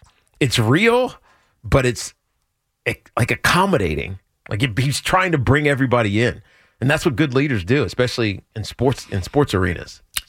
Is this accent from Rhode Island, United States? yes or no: no; Virginia, United States; It reminds me of being home in the South. It reminds me back when I grew up in Virginia.